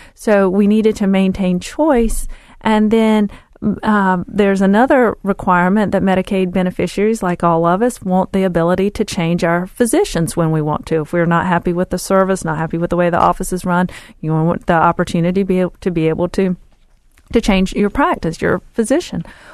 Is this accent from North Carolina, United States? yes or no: yes; North Carolina, United States; I'm from Eastern North Carolina, the land of barbecue and sweet tea, and so we have lots of diabetes and cardiovascular disease and things like that.